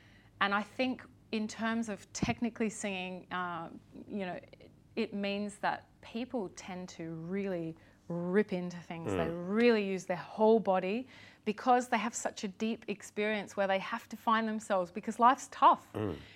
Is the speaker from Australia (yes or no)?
yes; Australia; being an Australian. Sometimes people have a hard time picking where I'm from.